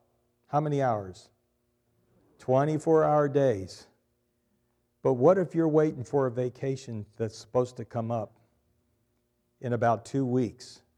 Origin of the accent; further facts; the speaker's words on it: Pennsylvania, United States; I like the word, I think it's Pennsylvania Dutch. I came from Pennsylvania, pester.